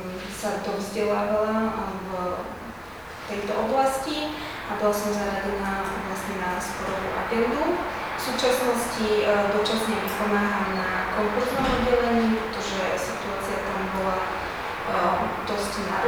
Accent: Košice, Košice Region, Slovakia; also born or lived in Žilina; narodila som sa v Žiline, ale veľkú časť svojho života som prežila v Košiciach a na Sýne v Českej republike počas štúdií. V Košiciach som absolvovala gymnázium svätého Tomáša Akvinského

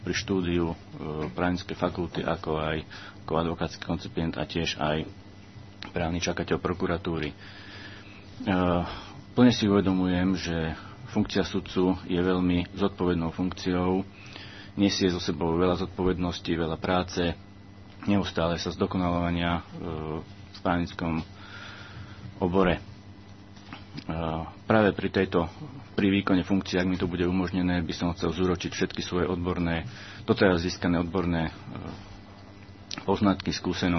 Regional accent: Šurany, Nitra Region, Slovakia; pochádzam zo Šurian.

